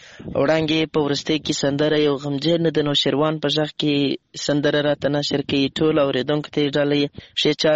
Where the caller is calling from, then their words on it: Lashkar Gah, Helmand, Afghanistan; accent: Helmandi; یو ځل بیا خوشحاله یم چې در سره ګډونوالې … هم له هلمند مرکز لشکرګاه شاره پیغام درته پرېږدم.